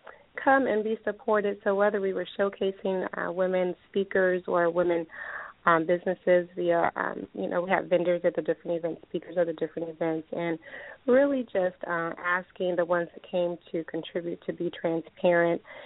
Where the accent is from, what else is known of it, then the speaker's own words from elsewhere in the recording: Champaign, Illinois, United States; I have two daughters, and I am from Champaign, Illinois.